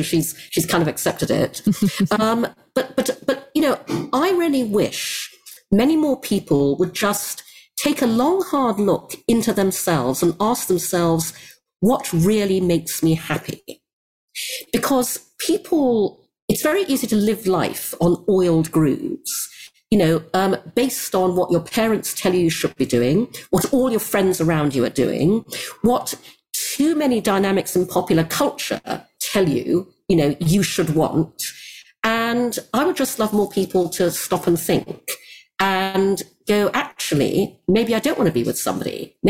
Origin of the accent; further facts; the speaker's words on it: Brunei; I'm half English, half Chinese. My mother's Chinese. I grew up in Asia, in Brunei.